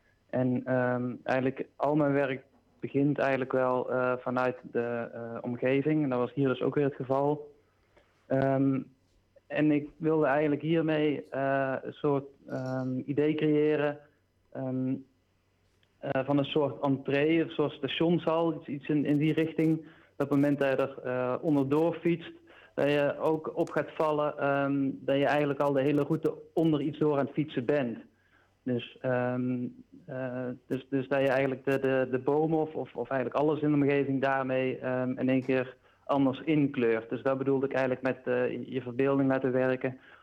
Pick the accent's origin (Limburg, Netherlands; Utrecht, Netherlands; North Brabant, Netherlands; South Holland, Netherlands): North Brabant, Netherlands; Budel-Dorplein; now in Eindhoven, Netherlands; ik ben eigenlijk van Budel-Dorpplein. Ik woon ondertussen in Eindhoven.